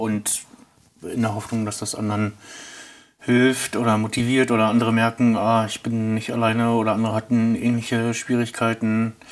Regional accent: Blankenfelde, Brandenburg, Germany; also born or lived in Ludwigsfelde; ich bin 36 Jahre alt, geboren in Ludwigsfelde, beziehungsweise aufgewachsen in Blankenfelde bei Berlin.

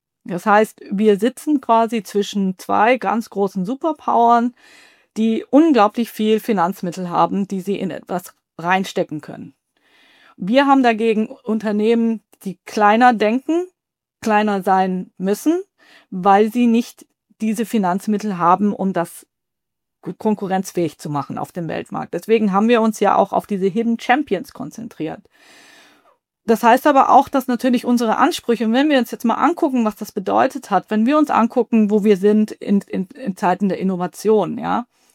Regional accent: Baden-Württemberg, Germany; Ich komme aus der Region, ursprünglich mal aus dem Schwabenland, da sind ja sehr viele Mittelständler zu Hause.

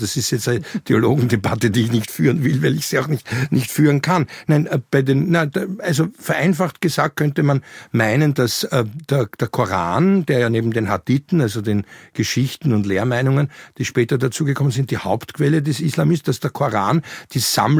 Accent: Austria; Also in Deutschland kennt man ihn, bei uns in Österreich, wie üblich, mit ein bisschen Verspätung, war das dann um 1900 der akademische Kulturkampf.

